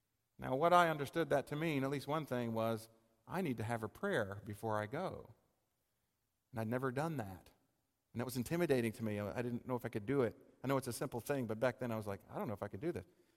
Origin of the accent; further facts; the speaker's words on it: Georgia, United States; because I'm from the East Coast. I'm from Georgia.